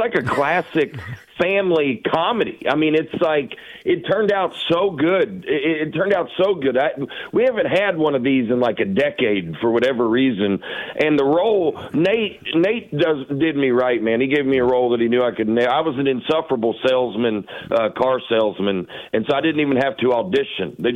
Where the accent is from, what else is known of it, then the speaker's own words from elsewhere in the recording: Alabama, United States; also born or lived in Charleston, West Virginia; I was born in Charleston, and I lived there till I was nine, and then I moved to Alabama.